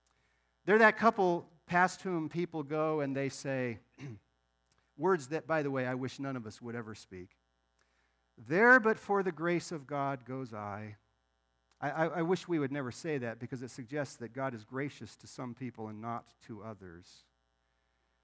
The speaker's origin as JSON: {"language": "English", "region": "Nebraska", "country": "United States", "tie": "born there", "said": "Now, some of you know that I was born in Nebraska"}